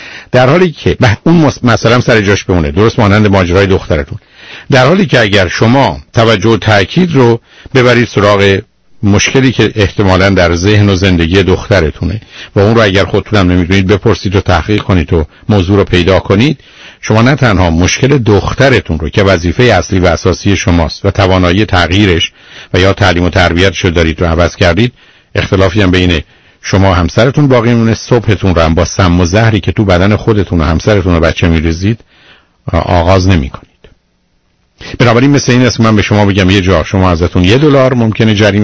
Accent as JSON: {"language": "Persian", "country": "Iran", "tie": "born or raised there", "said": "ماهایی که در ایران بزرگ شدیم"}